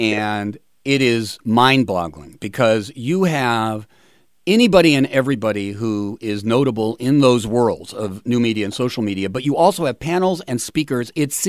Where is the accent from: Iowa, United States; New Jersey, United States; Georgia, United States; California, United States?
California, United States; Los Angeles; I'll forgive that statement since it's my hometown.